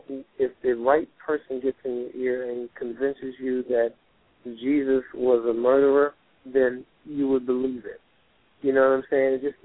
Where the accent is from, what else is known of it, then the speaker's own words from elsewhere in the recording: Alabama, United States; being that I'm a product of the South myself, growing up in Alabama